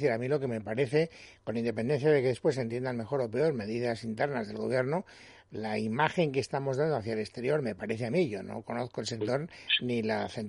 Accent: Castellón, Valencian Community, Spain; now in Madrid, Spain; Pero yo soy de Castellón, vivo en Madrid, tengo unas ganas locas de ir a mi tierra y no puedo.

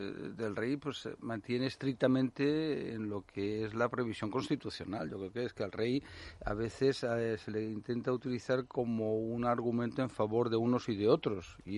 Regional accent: Catalonia, Spain; Cataluña, mi tierra, está llena de historiadores ignorantes, ¿no?

